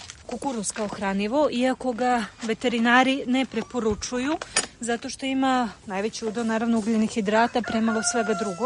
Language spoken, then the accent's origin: Serbian; Belgrade, Serbia; sam došla iz Beograda, gde je sve dostupno i sve je tu i toliko toga ima, i sve što ti padne na pamet je na dohvat ruke bukvalno, i onda sam se preselila u najgore mogućem periodu pred zimu u malo mesto